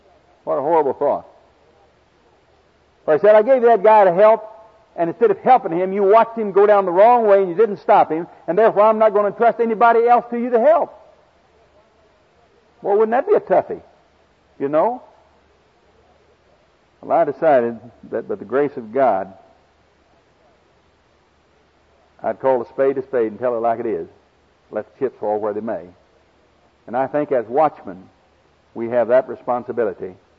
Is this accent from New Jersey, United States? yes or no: no; Oklahoma City, Oklahoma, United States; Mr. Doherty … from Oklahoma City